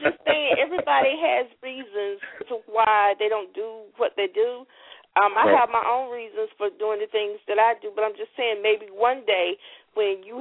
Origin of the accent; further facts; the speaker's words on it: Florida, United States; Okay, I'm from Florida.